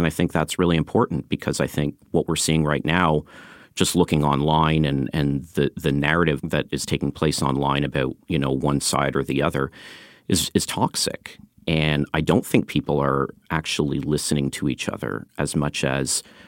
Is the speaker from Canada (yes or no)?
yes; Canada; I'm a Canadian. I've lived in Canada.